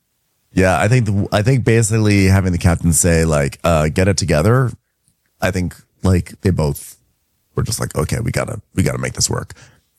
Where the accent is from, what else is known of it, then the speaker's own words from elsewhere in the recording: South Africa; Yeah, I lived in South Africa my whole life. You're going to take me back to my home country?